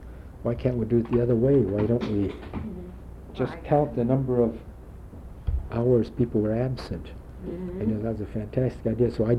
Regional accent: Bakersfield, California, United States; Oh, no, I'd been to Los Angeles because I was brought up in Bakersfield.

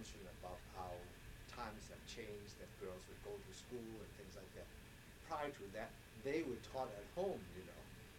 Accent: Oakland, California, United States; And I was born in Oakland in 1906 was the earthquake.

